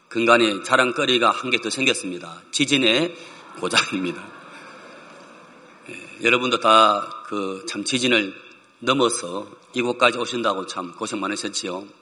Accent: Busan, South Korea; 제가 태어난 곳은 제가 부산에서 태어났습니다. 부산 범일동 자라기는 부산시 남구 문현동 506번지 17동 3반.

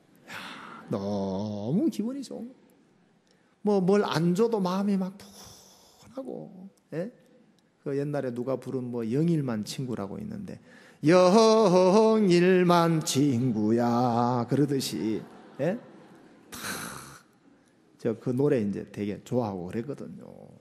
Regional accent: Jeongdongjin, Gangwon, South Korea; 강동면 정동진 땅골에서 지냈는데, 시골스럽죠. 정동진 있잖아요. 정동진. 해돋이 하면 그 다 가는데, 정동진에서 자랐어요.

